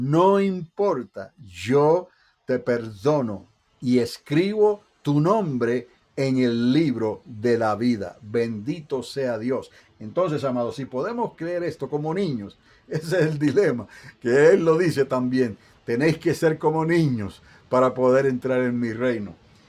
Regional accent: Utuado, Puerto Rico; no en Utuado, Puerto Rico, de donde soy oriundo.

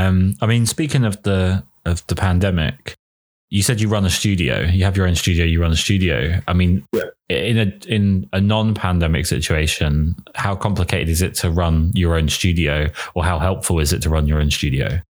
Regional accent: England, United Kingdom; So I'm painfully English and I have the terrible habit of always going towards the negative rather than the positive.

